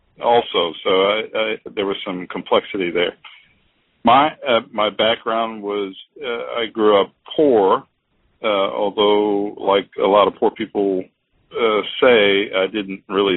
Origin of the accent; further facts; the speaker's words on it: New Orleans, Louisiana, United States; now in Cincinnati, United States; New Orleans. I was a chemistry major from Xavier University of Louisiana, which is located in New Orleans